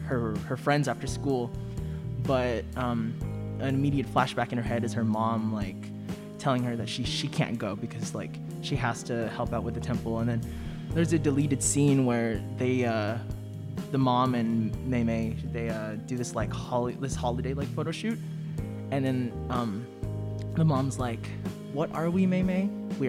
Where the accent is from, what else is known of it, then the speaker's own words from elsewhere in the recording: Philippines; now in United States; More specifically, when I came here from the Philippines, so I'm an immigrant.